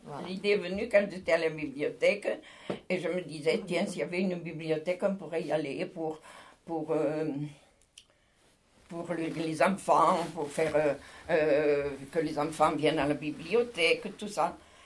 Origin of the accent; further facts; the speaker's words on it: France; Ici, moi, je me suis toujours plu. Parce que, d'abord, je suis française.